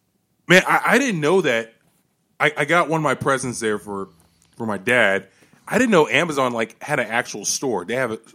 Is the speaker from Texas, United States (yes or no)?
yes; Austin, Texas, United States; now in Seattle, United States; so before I moved to Seattle, I grew up in Austin, but after Austin, I lived in a bunch of small towns in Texas